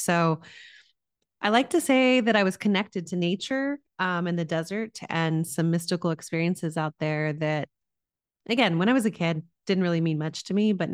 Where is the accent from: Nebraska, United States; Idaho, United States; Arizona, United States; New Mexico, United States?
New Mexico, United States; One of the things that I had always heard growing up was that New Mexico was magical. And I didn't know what that meant. You know, when you're from somewhere, you don't really see the gifts until you leave